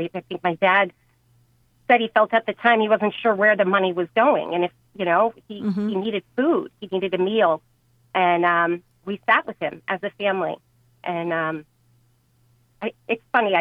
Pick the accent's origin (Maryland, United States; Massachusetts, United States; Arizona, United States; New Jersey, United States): Maryland, United States; Baltimore; But I grew up in Baltimore, Maryland. I have three siblings, and my mom and dad, we were very active in our Catholic church